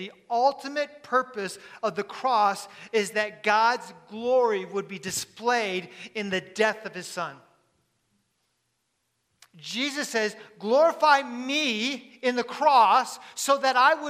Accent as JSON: {"language": "English", "region": "Michigan", "country": "United States", "tie": "born or raised there", "said": "Ann Arbor, I grew up in Michigan, is progressive"}